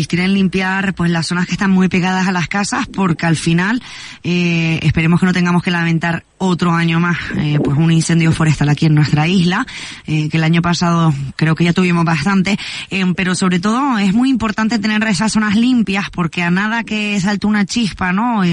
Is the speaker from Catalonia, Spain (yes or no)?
no; Canary Islands, Spain; Somos conscientes, los canarios